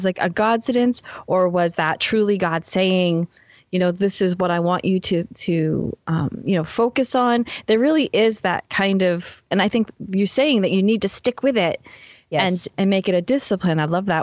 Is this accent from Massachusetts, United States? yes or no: yes; Massachusetts, United States; accent: Boston; Goodness gracious, I love my Boston accent.